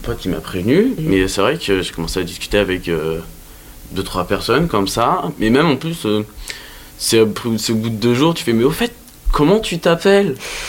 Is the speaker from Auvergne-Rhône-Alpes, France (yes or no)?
no; Le Mans, Pays de la Loire, France; parce que je viens pas de Dijon, je viens du Mans à la base